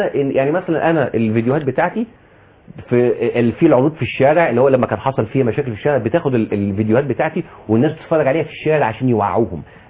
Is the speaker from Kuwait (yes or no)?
no; Egypt; احنا عندنا في مصر